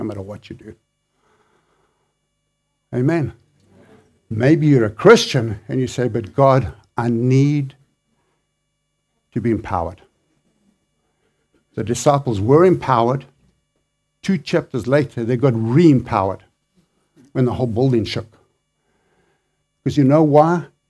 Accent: South Africa; I grew up in South Africa, and I'm ashamed to say that. I grew up in the apartheid years

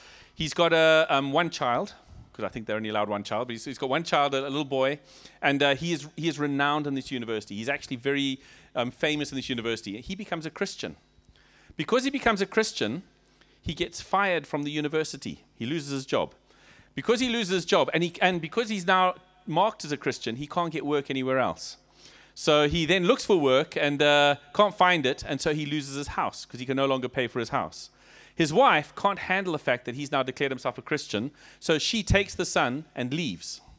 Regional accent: Zimbabwe; Let me tell you, we come from Zimbabwe.

